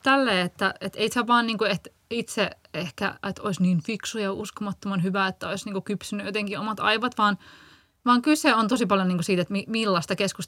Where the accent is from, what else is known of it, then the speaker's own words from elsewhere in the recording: Turku, Southwest Finland, Finland; Mä muistan, että mä oon Turusta